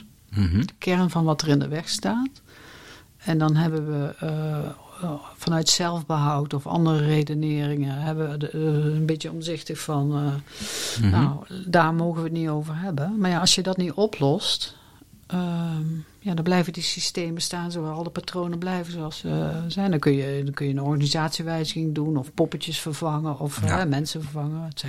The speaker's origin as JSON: {"language": "Dutch", "region": "North Brabant", "country": "Netherlands", "said": "En ik kom uit Brabant."}